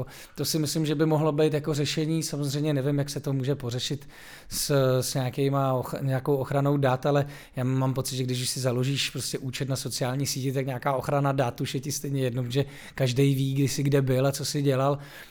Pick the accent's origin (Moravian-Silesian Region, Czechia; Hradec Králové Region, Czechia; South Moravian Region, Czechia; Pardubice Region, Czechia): Moravian-Silesian Region, Czechia; Třinec; protože já jsem z Třince, takže já, když přijedu domů, tak mluvím krátkým zobakem.